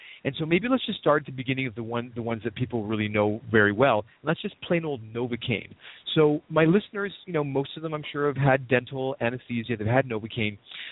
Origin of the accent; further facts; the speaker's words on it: Canada; now in California, United States; In Canada, we would say, I'm going to get you frozen, or are you frozen? And when I first came to California and I said that to my first patient, they looked at me and said, no, I'm not cold at all.